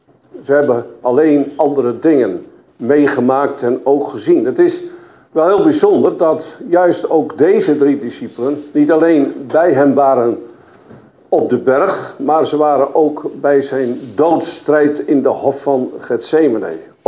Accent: Flanders, Belgium; ik kom uit Vlaanderen. Ik ben verbonden daar aan de Baptistengemeente.

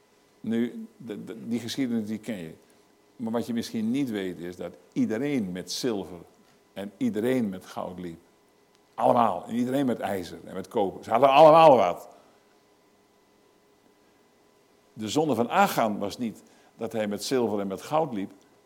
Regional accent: Groningen, Netherlands; ik kom uit Grunningen

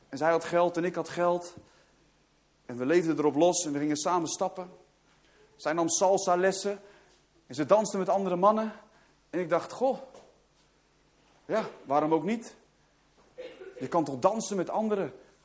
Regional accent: Netherlands; En daar moeten we ons als Nederlanders, en zeker in deze streek, van bekeren.

